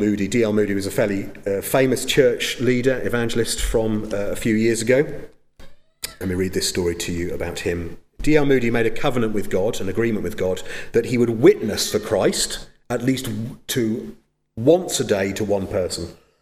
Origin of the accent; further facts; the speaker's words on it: United Kingdom; I'm very British, I admit it